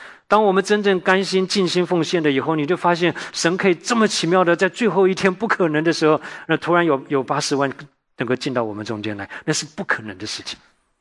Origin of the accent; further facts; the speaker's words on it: Taiwan; 我从小在台湾啊